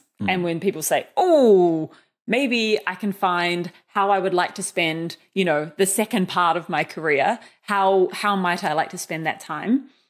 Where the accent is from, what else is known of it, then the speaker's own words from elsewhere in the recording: New Zealand; Because I am Kiwi, I'm like, yeah, let's get the down unders in.